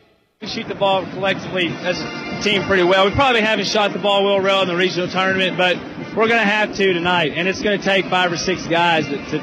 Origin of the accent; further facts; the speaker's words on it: Indiana, United States; Well, I'm an Indiana boy. I grew up in Indiana.